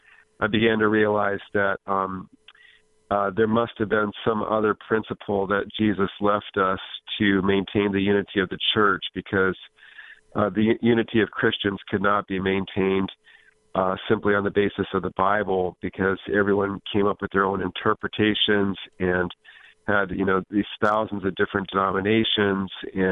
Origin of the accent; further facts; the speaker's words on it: Michigan, United States; Great to be a Michigander. Of course, I was from the west side of the state.